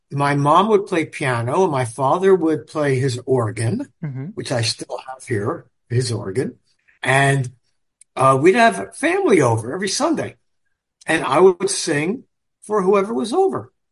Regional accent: New Jersey, United States; I grew up in New Jersey, and every summer we go to the Catskill Mountains, known as the Borscht Belt back then.

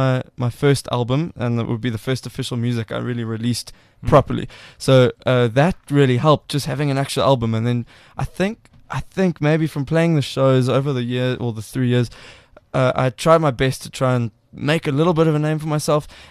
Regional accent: Fishhook, Alaska, United States; I've always growing up in Fishhook, I've always thought, this is not where I'm going to live.

